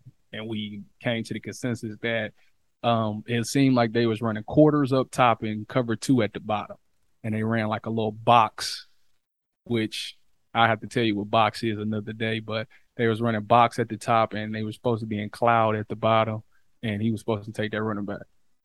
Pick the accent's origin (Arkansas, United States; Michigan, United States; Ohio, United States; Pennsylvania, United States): Ohio, United States; Cleveland; it didn't mean much because I'm from Cleveland, so it means more to me.